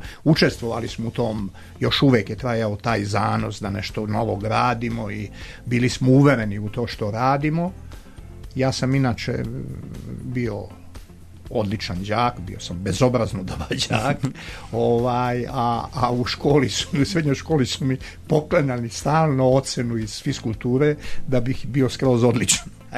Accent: Montenegro; jer mi smo zavičajci, ali pošto kod nas u Crnoj Gori postoje plemena, on je iz Kuča, ja sam iz Moračana

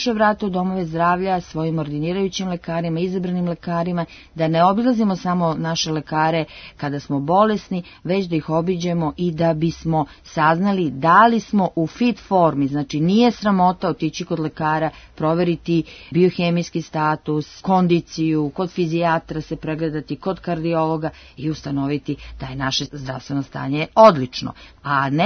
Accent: Serbia

